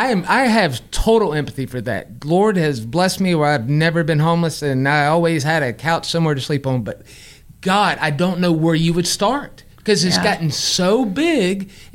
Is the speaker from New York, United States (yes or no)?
no; Texas, United States; I'm from Texas.